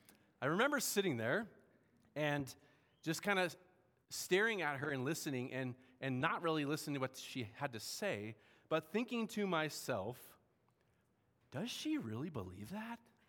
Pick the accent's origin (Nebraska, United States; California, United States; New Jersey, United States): California, United States; San Diego; I'm from San Diego, California. And any SoCal people out there?